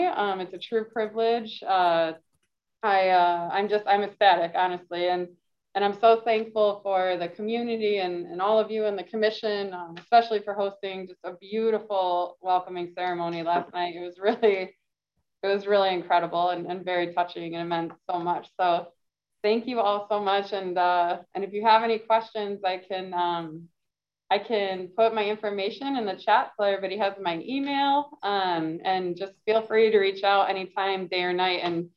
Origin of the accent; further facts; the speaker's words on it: Michigan, United States; I moved here from Michigan. I'm born and raised there.